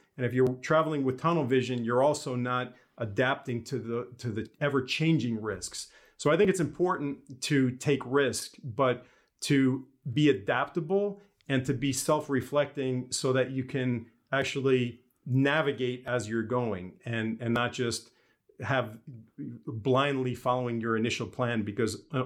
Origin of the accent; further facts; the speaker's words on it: New York, United States; now in Los Angeles, United States; Well, as a New Yorker that talks with my hands, I live in Los Angeles now.